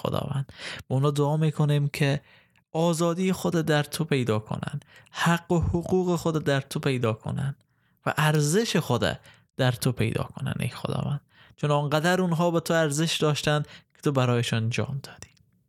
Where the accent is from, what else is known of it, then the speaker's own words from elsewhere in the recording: Afghanistan; به عنوان یک افغان ما از خیلی از زیبایی های ولایت های خود تا حالا لذت نبردیم.